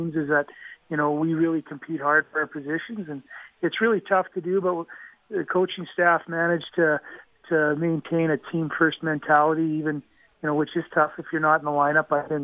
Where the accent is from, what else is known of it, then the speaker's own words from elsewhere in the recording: Edmonton, Alberta, Canada; I grew up in Edmonton